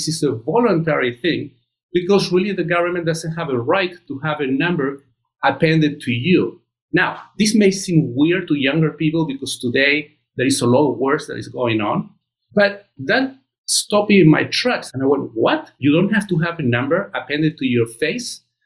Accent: Chile; English is a second language; I come from Chile. I remember in 1973 when the socialist government was overthrown, I was about 7.

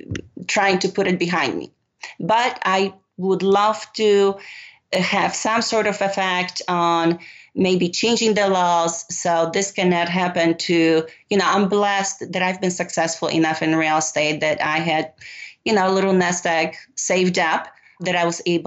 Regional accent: Poland; English is a second language; moved away as an adult; I was born and raised in Poland. You know, I moved here when I was 18

